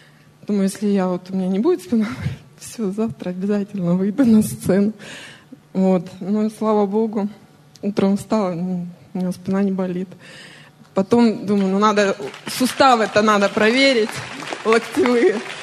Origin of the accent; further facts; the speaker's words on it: Barnaul, Altai Krai, Russia; Я из Барнаула